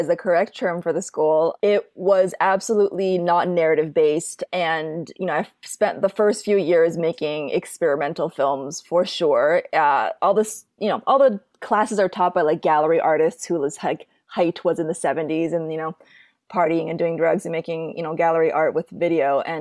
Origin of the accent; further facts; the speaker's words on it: Minneapolis, Minnesota, United States; I grew up in Minneapolis, Minnesota.